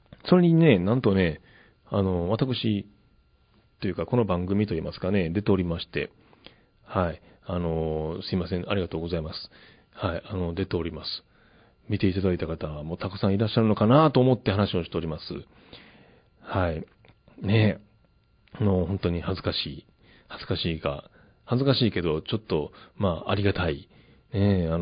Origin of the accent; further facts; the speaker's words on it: Kochi, Japan; 四国、僕高知なんですけど、高知にね、帰省をして、